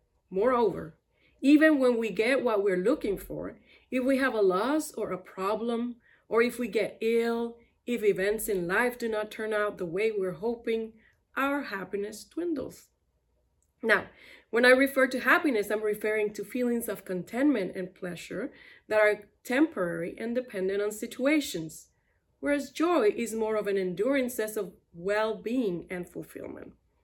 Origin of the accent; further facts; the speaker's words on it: Puerto Rico; Growing up in Puerto Rico, it was instilling me the importance of celebrating this holiday as part of our learned cultural heritage.